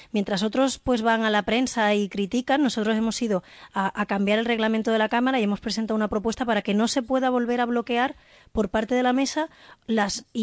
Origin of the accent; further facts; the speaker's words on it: Andalusia, Spain; me he interesado, como andaluza que soy, por estas noticias que salían en la prensa